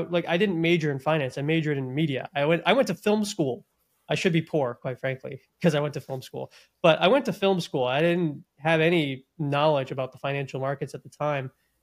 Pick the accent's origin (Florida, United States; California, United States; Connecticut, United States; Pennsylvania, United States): Florida, United States; I had a buddy who I grew up with here in Florida.